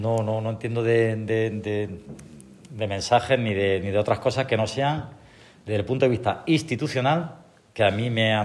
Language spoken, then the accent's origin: Spanish; Baza, Andalusia, Spain; porque soy de Baza también, y yo creo que Baza también se siente orgullosa